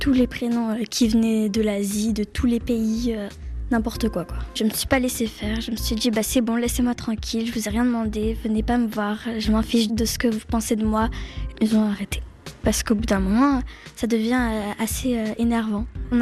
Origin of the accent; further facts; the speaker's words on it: Vietnam; now in France; j'ai 11 ans et je suis en 5e C. Je suis vietnamienne